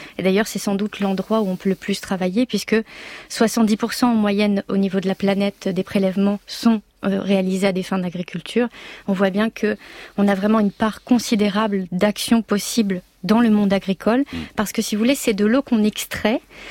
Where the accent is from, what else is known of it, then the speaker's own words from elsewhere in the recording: France; en tant que Français